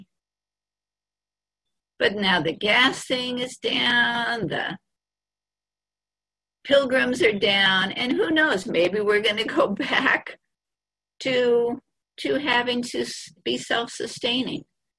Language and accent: English; Hawaii, United States; now in New Vrindavan, United States; Fortunately, I wasn't here at that time because I am from Hawaii and I probably wouldn't have done too well here. I mean, we were poor in Hawaii, but we had a house.